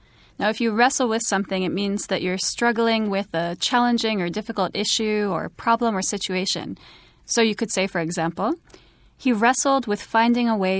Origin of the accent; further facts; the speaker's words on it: Japan; told them I was from Japan or was visiting from Japan.